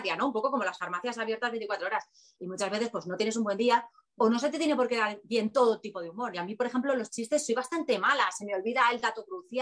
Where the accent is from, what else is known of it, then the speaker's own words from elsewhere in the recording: Spain; mido 1,60 y morena, bajita, soy la española media, con lo cual es facilísimo integrarme en la población